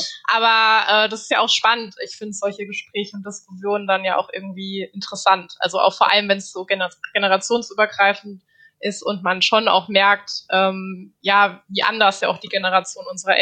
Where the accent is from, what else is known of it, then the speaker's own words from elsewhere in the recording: Darmstadt, Hesse, Germany; also ich komme aus Darmstadt und die hatten so eine kleine Messe